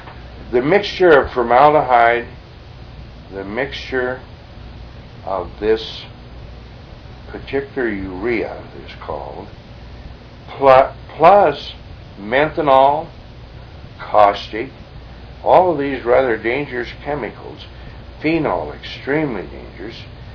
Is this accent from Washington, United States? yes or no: yes; Kettle Falls, Washington, United States; I come down here from the Kettle Falls area, Rice, Pleasant Valley, where we were on the Columbia River and we had short-range shooting.